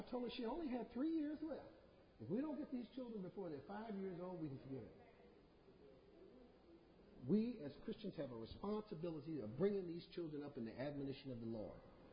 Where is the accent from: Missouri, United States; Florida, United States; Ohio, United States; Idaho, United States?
Missouri, United States; St. Louis; I grew up in St. Louis, and they had five low and five high, six low and six high.